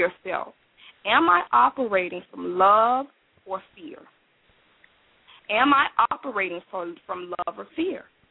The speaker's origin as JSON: {"language": "English", "region": "Florida", "country": "United States", "said": "because I come from Florida and I used to do retreats down that way."}